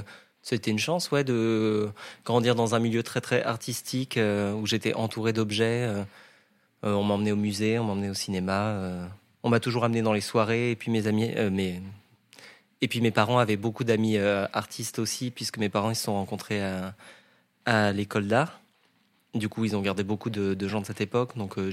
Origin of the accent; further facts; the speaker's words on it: L'Haÿ-les-Roses, Île-de-France, France; also born or lived in Paris; j'ai grandi en banlieue parisienne, à L'Haÿ-les-Roses, qui est une belle ville dans le Val-de-Marne. Dans le 9-4, j'ai passé toute mon enfance dans la même maison, un petit pavillon de banlieue. Voilà, je suis né à Paris, dans le 15e.